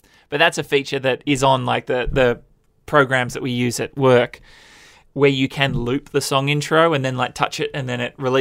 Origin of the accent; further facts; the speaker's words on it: Perth, Western Australia, Australia; I grew up in Perth. You don't see that many celebs walking around